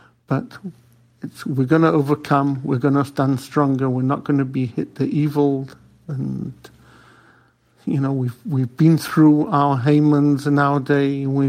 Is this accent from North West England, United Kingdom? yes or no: yes; Manchester, North West England, United Kingdom; now in United States; I grew up in Manchester, England, where anti-Semitic attacks growing up in the 70s was not uncommon.